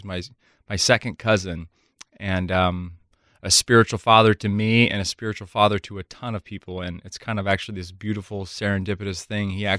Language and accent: English; Texas, United States; I grew up going to church. I grew up in Texas